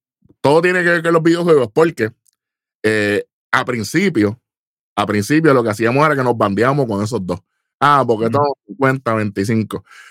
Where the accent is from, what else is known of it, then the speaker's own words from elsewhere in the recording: Puerto Rico; todos nosotros somos puertorriqueños.